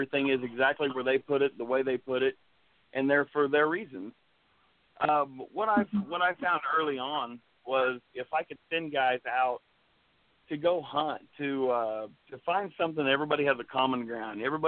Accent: Independence, Kansas, United States; Well, you know, I'm from Independence, Kansas, as you said. I come from a military family.

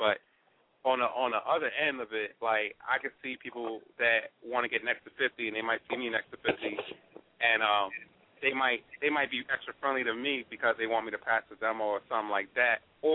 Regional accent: Jamaica; I mean, it's like, I'm from Jamaica, right? So my mom always told me you gotta kiss ass before you kick it.

